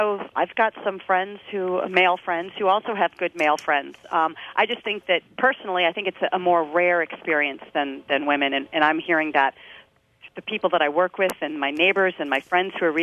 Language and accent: English; Ames, Iowa, United States; we don't really say, I'm from Annapolis or I'm from Maryland. I'm from Iowa. I'm from Ames.